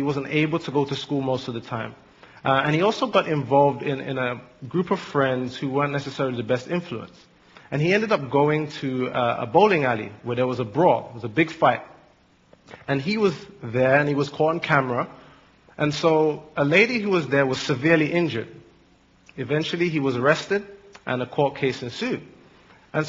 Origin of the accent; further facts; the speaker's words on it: England, United Kingdom; also born or lived in Jamaica; I did grow up in Jamaica and moved to England. And so I did most of my growing up in England.